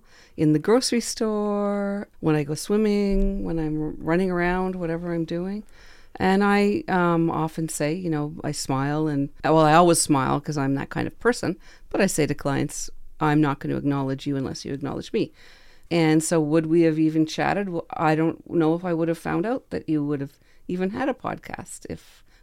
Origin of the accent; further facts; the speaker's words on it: Quebec, Canada; I grew up in Quebec, and I went to Cégep after high school.